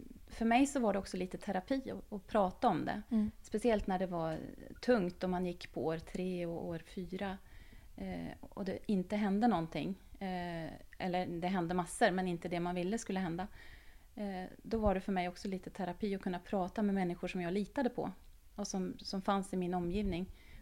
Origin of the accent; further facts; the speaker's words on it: Norway; now in Stockholm, Sweden; Jag är från Norge och min familj bor i Oslo.